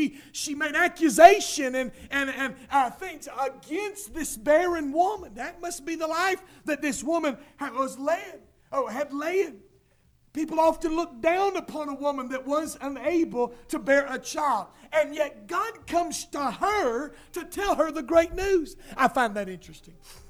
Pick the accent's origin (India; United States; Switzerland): United States; Trenton, New Jersey; It's like Trenton, you know, my hometown. Nothing ever happens in Trenton.